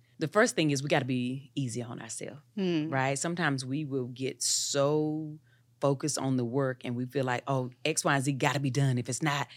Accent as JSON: {"language": "English", "town": "Eden", "region": "North Carolina", "country": "United States", "tie": "born or raised there", "said": "And I grew up in Eden, North Carolina, child."}